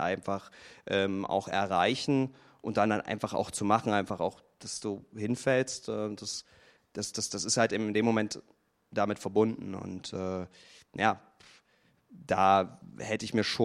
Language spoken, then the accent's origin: German; Halle, Saxony-Anhalt, Germany; Also warum Halle? Ich bin da geboren. Ja. Das ist meine Heimatstadt.